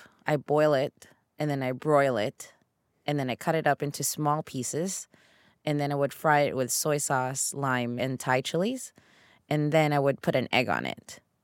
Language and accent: English; Philippines; English is a second language; moved away; For a while, I thought I lost, you know, my sense of being Filipino, you know, because moving here, like in Northern America at least, was like you have to assimilate really fast.